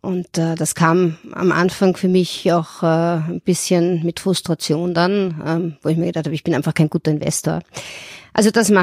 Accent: Vienna, Austria; born or raised there; now in Munich, Germany

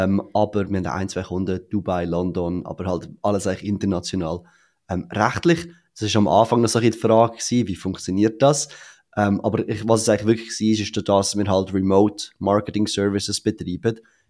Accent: Zurich, Switzerland; ich bin in Zürich aufgewachsen.

